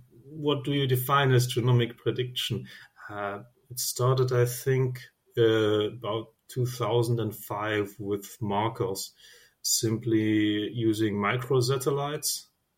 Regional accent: Germany; I'm from Germany

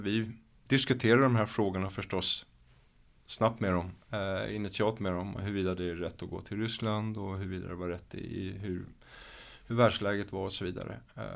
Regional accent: Lidingö, Stockholm County, Sweden; Jag kommer från Lidingö från början så att jag har ingen direkt koppling till Söder eller Södermalm och så.

